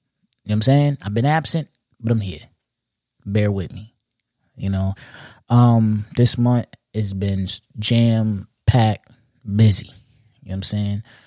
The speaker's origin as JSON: {"language": "English", "region": "New York", "country": "United States", "said": "Being that I'm a New Yorker is the main reason why I would edge it to New York."}